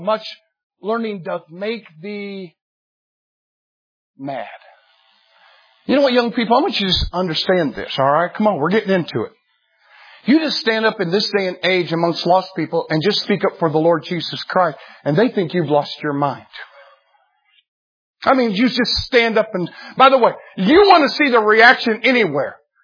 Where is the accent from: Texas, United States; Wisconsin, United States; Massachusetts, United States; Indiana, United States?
Indiana, United States; Jacksonville; I'm from Jacksonville, Indiana. A town of 1,500 people. We have one stoplight. There's no Mexicans.